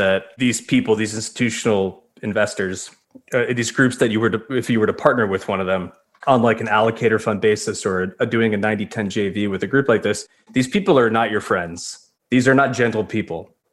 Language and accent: English; New York, United States; now in Nashville, United States; So very briefly, I'm a New Yorker who married a Nashville girl.